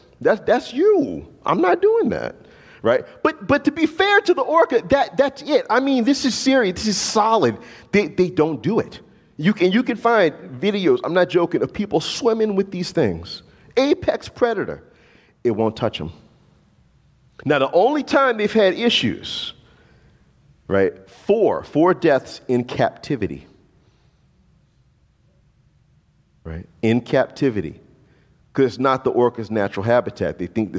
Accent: Deep South, United States; living in the Northwest now, a lot of you know I'm from the Deep South

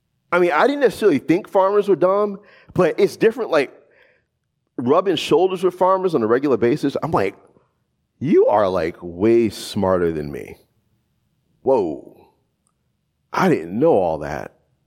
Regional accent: the South, United States; That community, I grew up in the South.

